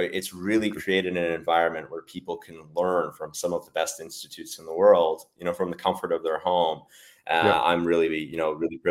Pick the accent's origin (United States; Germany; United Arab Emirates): United Arab Emirates; Dubai; also born or lived in Calgary, Canada; So I was born in Calgary in Canada. Basically immediately when I was about 3 years old, moved to Dubai. So I grew up here in Dubai.